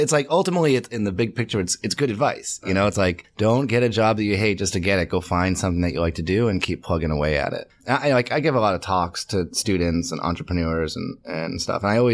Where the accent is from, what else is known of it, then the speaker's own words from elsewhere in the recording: Medway, Massachusetts, United States; I'm from right outside of Boston, about 40 minutes outside of Boston in the suburbs. It's a town called Medway, Massachusetts.